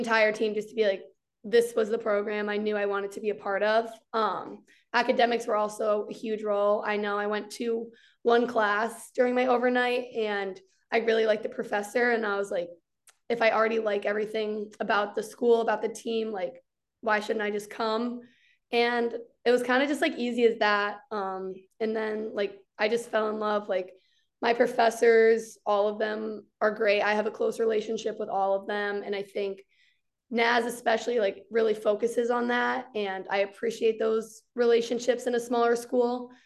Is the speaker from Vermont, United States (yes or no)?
yes; Burlington, Vermont, United States; So I'm from Vermont, Burlington, Vermont.